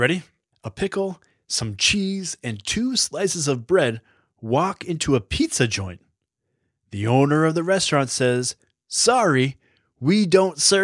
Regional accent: Massachusetts, United States; accent: Boston; moved away as an adult; now in Chicago, United States; I grew up in Massachusetts, and that's where I went to college. And then I became a journalist and moved to Chicago to work at a newspaper here. I used to have a very thick Boston accent.

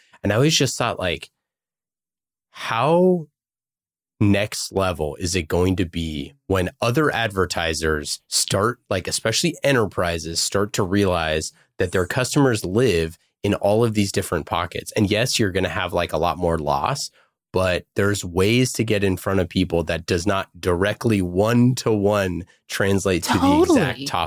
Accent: Oakland, California, United States; Yeah, I was born and raised in Oakland.

